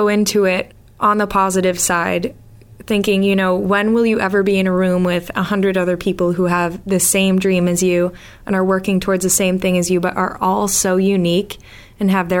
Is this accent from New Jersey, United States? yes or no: no; Woburn, Massachusetts, United States; I'm from Woburn, Mass., and I am a singer-songwriter, mostly in folk, pop, rock type of stuff.